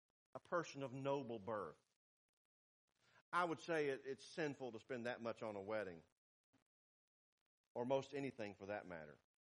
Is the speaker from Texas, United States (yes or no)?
no; North Carolina, United States; In the little town that I grew up in North Carolina, there were about 200 Baptist churches.